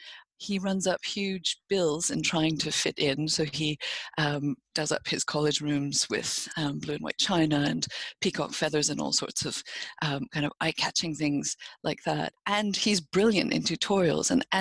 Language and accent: English; Canada; I grew up in French-speaking Canada, and I'm 43 years old